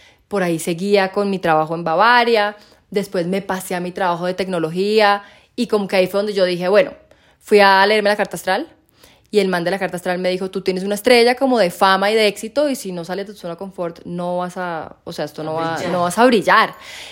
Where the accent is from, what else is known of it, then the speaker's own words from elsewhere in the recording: Costa Rica; moved away as an adult; also born or lived in Ecuador; now in Colombia; nací en Ecuador, viví en Costa Rica 18 años y me vine a Colombia a los 19 o 20.